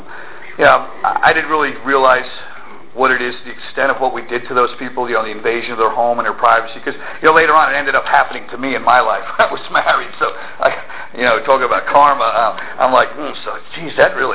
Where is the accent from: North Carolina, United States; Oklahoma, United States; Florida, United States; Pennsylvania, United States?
Pennsylvania, United States; Point Pleasant; I grew up in Bucks County along the river, Point Pleasant. That's what they call a river rat, you know.